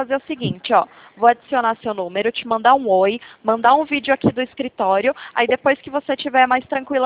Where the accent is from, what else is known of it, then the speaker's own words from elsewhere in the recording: Rio Claro, São Paulo, Brazil; Eu sou de Rio Claro, é pertinho, pertinho de você.